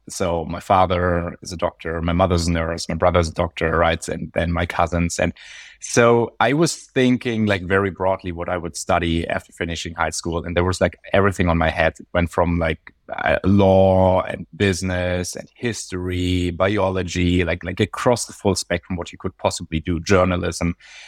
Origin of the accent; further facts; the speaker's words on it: western Germany, Germany; English is a second language; I come from Western Germany and there are no real mountains, and my family wasn't into that.